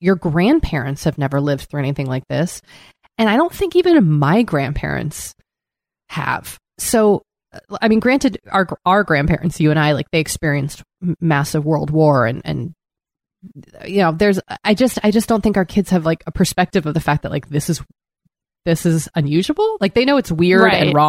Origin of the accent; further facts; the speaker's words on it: East Coast, United States; seasonal depression from growing up in the East Coast and that still lingers.